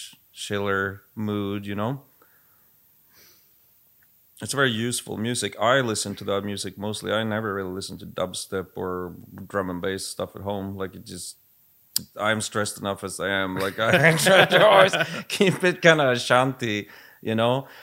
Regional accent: Sweden; accent: Swedish; English is a second language; And with my Swedish accent and all the shit I got going for me.

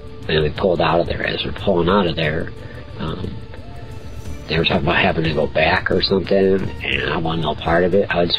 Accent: Chicago, Illinois, United States; I mean, I'm from Chicago, from the city, so I could tell.

